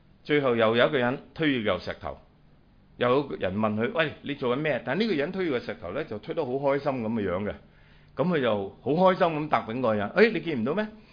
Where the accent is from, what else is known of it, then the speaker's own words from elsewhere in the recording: Hong Kong; 不過即係唔係好積極開啫，我哋香港人啱啱